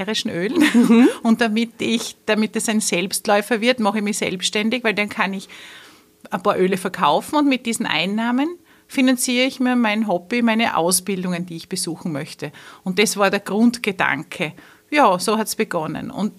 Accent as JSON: {"language": "German", "region": "Styria", "country": "Austria", "tie": "born there", "also_born_or_lived": "Vienna / Lower Austria", "said": "im Jahr 2000, da habe ich noch in Niederösterreich gewohnt. Ich bin zwar gebürtige Steirerin, aber habe einen Ausflug nach Wien und Niederösterreich gemacht."}